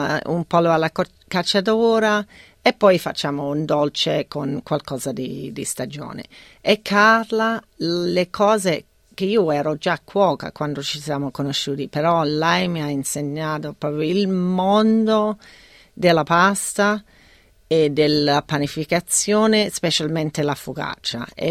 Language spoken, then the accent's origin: Italian; Melbourne, Victoria, Australia; Italian is a second language; now in Italy; io sono di Melbourne e quindi noi, grandissima città di mercati, e sono cresciuta a Camberwell, a forse 300 metri del Camberwell Market